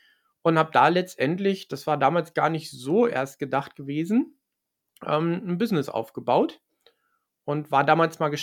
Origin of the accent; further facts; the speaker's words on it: Wolfsburg, Lower Saxony, Germany; ich komme ja hier aus Wolfsburg, Volkswagen